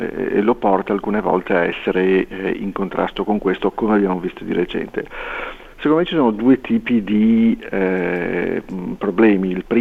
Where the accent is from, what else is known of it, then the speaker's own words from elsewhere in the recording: Australia; cercare di trovare magari un esperto di Cina che possa spiegare a noi australiani che non siamo magari esperti di Cina